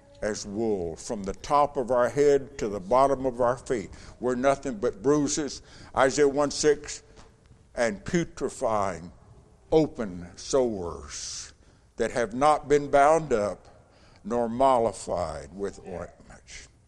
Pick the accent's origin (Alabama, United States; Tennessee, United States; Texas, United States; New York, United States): Alabama, United States; Huntsville; You know, I grew up over here in Huntsville, next to Maple Hill Cemetery.